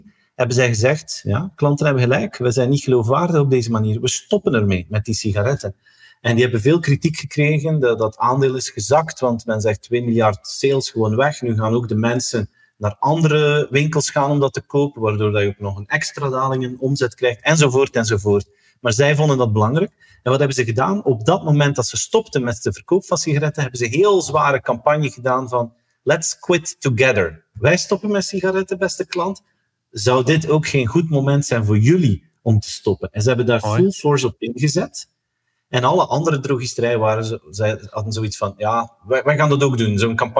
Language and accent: Dutch; Maldegem, East Flanders, Belgium; now in Knesselare, Belgium; Ik woon in België, dat weet je. Ik woon in Knesselaren. Dat is een klein dorpje, maar oorspronkelijk ben ik van Maldegem. Dat is eigenlijk 10 kilometer waar ik nu vandaan woon.